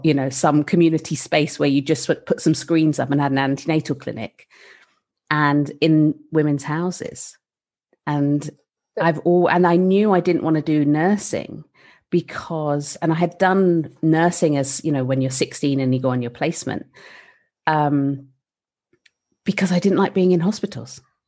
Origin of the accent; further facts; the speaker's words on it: United Kingdom; I mean, as a European coming in, there's so much history we don't know. I mean, I'm British.